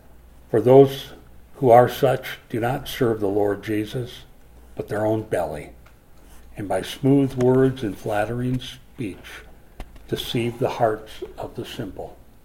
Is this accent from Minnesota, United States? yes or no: yes; Minnesota, United States; Again, I grew up in Minnesota. What do you call that? Minnesota nice.